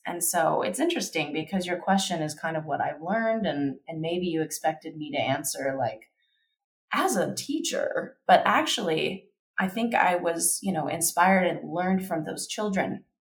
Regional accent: Kentucky, United States; I grew up in Kentucky. So, you know, Buddhist principles are there, but certainly not as predominant as, you know, Christian practices.

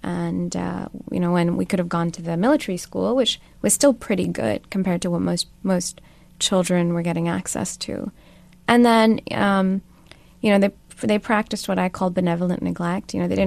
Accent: Pakistan; So I grew up in Pakistan, as you know, and was born into a pretty modest, self-made, traditional family.

